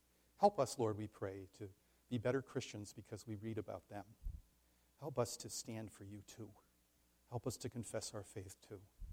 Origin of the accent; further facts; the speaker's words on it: Scotland, United Kingdom; I'm Scottish, I can say that.